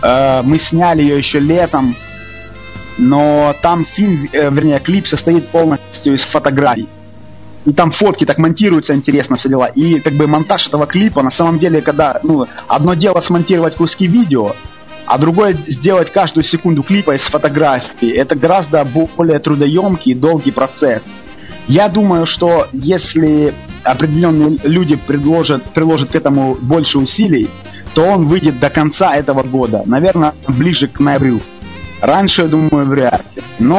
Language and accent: Russian; Zaporizhzhia, Zaporizhzhia Oblast, Ukraine; из Запорожья. То есть это таких четыре ветерана украинского рэпа.